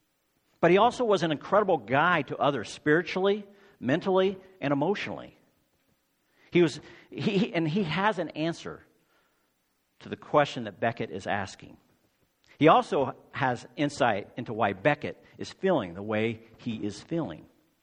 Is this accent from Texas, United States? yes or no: yes; Dallas, Texas, United States; also born or lived in Los Angeles; growing up in Dallas in the 1980s, being gay wasn't an option.